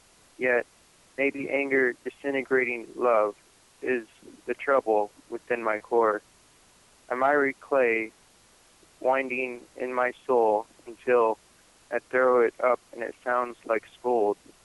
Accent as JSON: {"language": "English", "region": "Ohio", "country": "United States", "tie": "born or raised there", "said": "Well, there was back at home in Ohio. I read something that we had an open mic, so just in my hometown"}